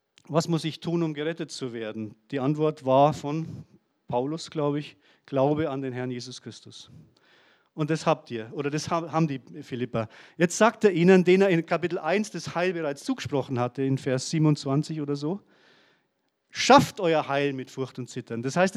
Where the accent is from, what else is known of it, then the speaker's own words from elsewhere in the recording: Traunstein, Bavaria, Germany; in meiner Heimat. Ich komme aus Traunstein.